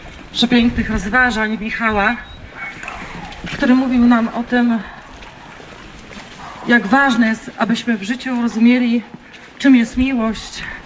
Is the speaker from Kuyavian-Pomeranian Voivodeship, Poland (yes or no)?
yes; Bydgoszcz, Kuyavian-Pomeranian Voivodeship, Poland; Jestem z Bydgoszczy, mamy dwoje dzieci.